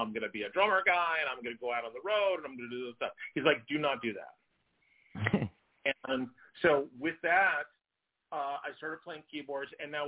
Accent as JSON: {"language": "English", "town": "Washington", "region": "District of Columbia", "country": "United States", "tie": "born or raised there", "said": "at the time I was growing up in Washington, D.C."}